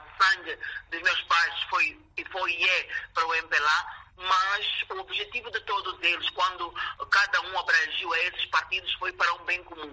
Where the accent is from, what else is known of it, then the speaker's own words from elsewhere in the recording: Angola; nós, como angolanos